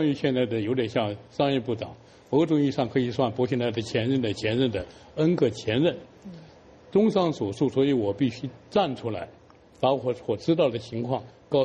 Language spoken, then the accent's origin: Chinese; Chongqing, China; 这个事情凑巧发生在我的故乡重庆，我是重庆人，我天然的关心重庆的事情